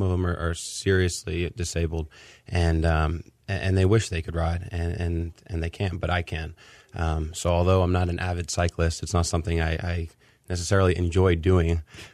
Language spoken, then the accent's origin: English; New York, United States; moved away as an adult; now in Houston, United States; And the irony of this ride is I'm from New York, and there wasn't much conversation around multiple sclerosis.